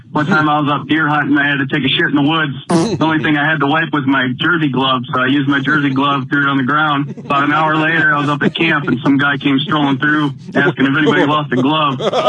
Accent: Detroit, Michigan, United States; now in France; Born and raised in Detroit, but living in France for 12 years.

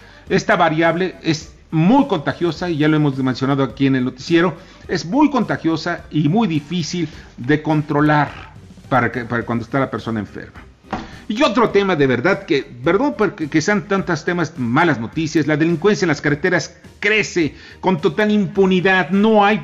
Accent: Mexico; eso es lo que merecemos como mexicanos

